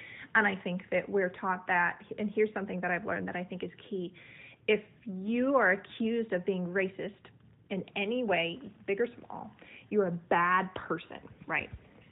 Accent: the South, United States; I am a 29-year-old white woman. I grew up in the South, and I'm here to voice my truth.

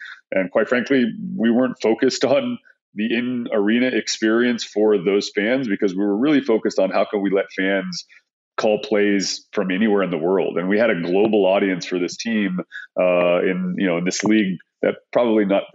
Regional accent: Texas, United States; born there; I was born in Texas. I've always wanted to own the Cowboys.

